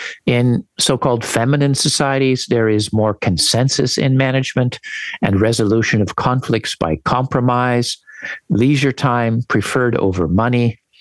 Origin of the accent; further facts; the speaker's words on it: San Diego, California, United States; For example, I grew up in San Diego in California, and I had a stereotypical image of Mexican men as super macho.